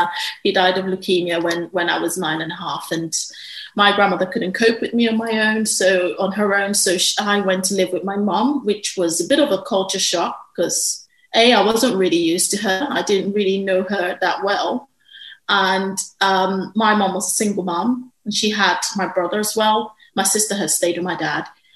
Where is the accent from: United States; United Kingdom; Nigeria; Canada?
Nigeria; The first 10 years of my life, or 9 and a half, were wonderful